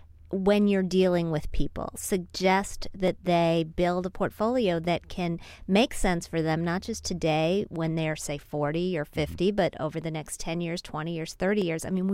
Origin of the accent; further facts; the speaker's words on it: Wheeling, West Virginia, United States; which is right near where I grew up in Wheeling, West Virginia